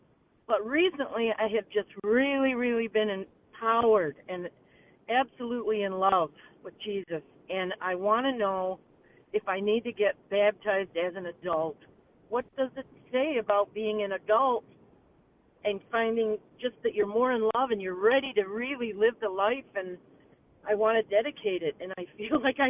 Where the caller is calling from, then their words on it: Michigan, United States; from Michigan, and I was raised in the Methodist Church, and I was baptized when I was a baby.